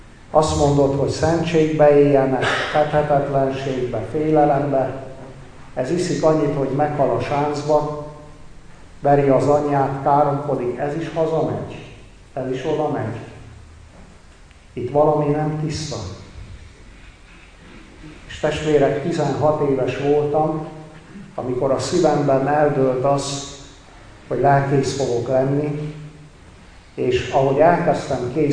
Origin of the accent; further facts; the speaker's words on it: Cluj County, Romania; nőttem fel ebben a kalotaszegi magyar református faluban